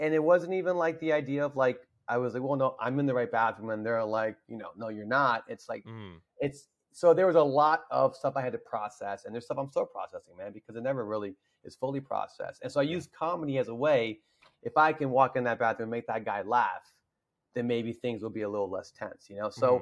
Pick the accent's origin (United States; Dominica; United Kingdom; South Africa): United States; the South; I used to wear a turban. I grew up in the South.